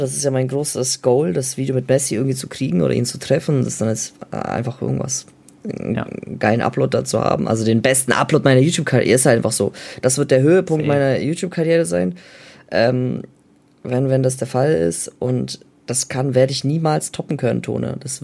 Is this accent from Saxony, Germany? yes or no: no; Bayreuth, Bavaria, Germany; Der hat auch jetzt gegen meine Heimatstadt getroffen, gegen Bayreuth, Bro.